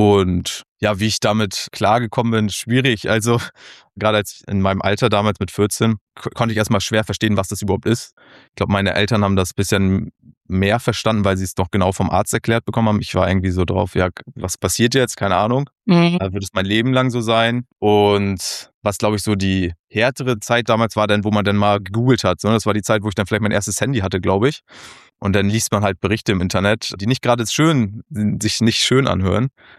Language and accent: German; Germany; ich komme aus Hamburg, bin aber südlich von Hamburg aufgewachsen, in einem kleinen Dorf. Und ich bin jetzt 28